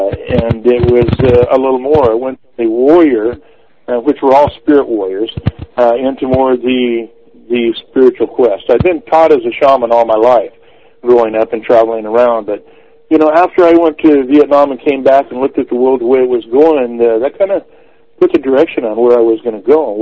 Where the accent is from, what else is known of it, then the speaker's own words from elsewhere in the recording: California, United States; I grew up here in California on some of the reservations. I also went to New Mexico.